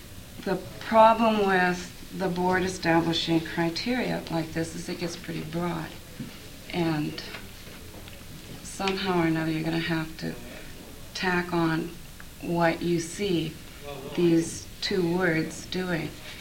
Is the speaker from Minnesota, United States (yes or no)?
no; Elfin Cove, Alaska, United States; I'm from Elfin Cove.